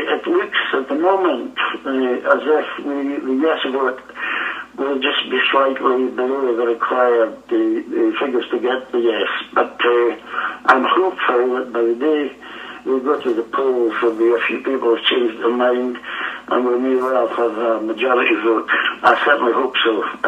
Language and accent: English; Scotland, United Kingdom; No, no, I must admit, not as a younger man. I had no interest in politics as a young man.